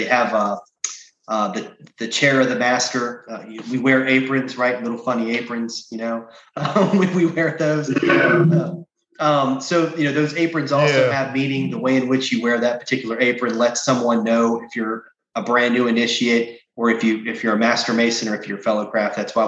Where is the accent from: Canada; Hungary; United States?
United States; Winchester, Virginia; as we obviously learned growing up in Winchester